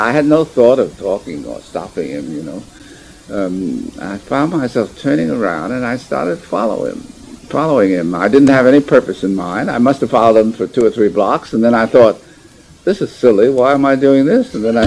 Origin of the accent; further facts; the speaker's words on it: Brooklyn, New York, United States; I mean, I was a kid from Brooklyn.